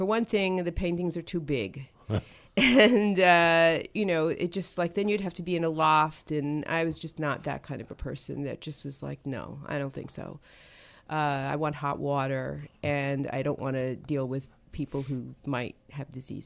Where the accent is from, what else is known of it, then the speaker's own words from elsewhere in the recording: Brooklyn, New York, United States; Brooklyn, at least the Brooklyn of my youth, it was very different. And Brooklyn was and is very different from Manhattan.